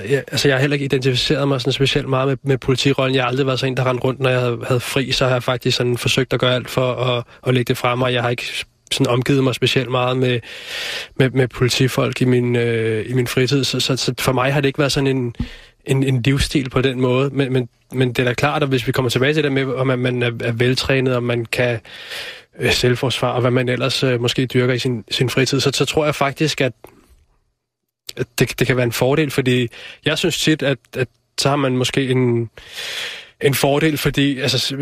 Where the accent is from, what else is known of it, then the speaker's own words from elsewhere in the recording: Capital Region of Denmark, Denmark; jeg er jo født og opvokset ude på Vestegnen